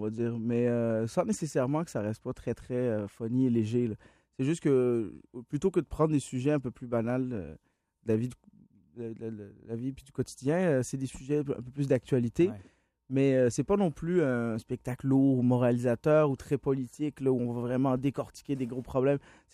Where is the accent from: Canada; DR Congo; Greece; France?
Canada; Laval, Quebec; Moi, j'ai grandi à Laval sur une rue où toutes les maisons étaient identiques.